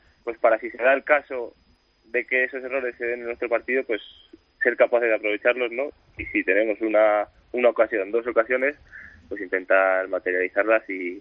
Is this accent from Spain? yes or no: yes; Soria, Castile and León, Spain; No, yo soy de Soria.